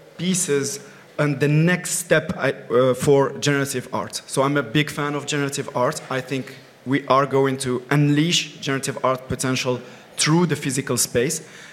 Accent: Morocco; I was born and raised in Morocco. For me, I come from a family that is about education, culture, and craftsmanship.

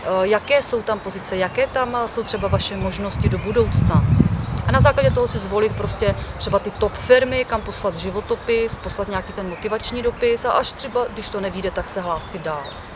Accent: Vysočina Region, Czechia; also born or lived in Plzeň, Czechia; Já třeba konkrétně jsem taky z Vysočiny, studovala jsem v Plzni, pak jsem nějakou dobu zůstala, pak jsem se vrátila na Vysočinu.

